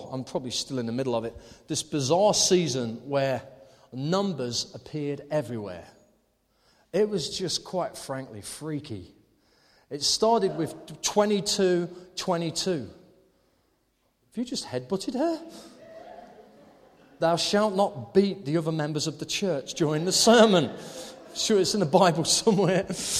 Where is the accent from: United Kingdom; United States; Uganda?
United Kingdom; Surely not. We're British.